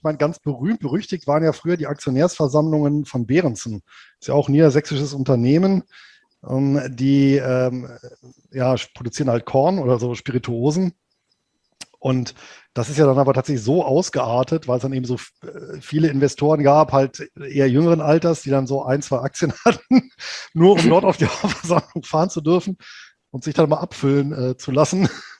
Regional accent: Rhineland, Germany; born there; ich bin ja gebürtig aus dem Rheinland

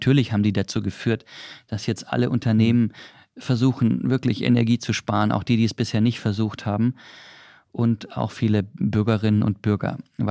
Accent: Baden-Württemberg, Germany; was ich als Schwabe natürlich total nachvollziehbar finde

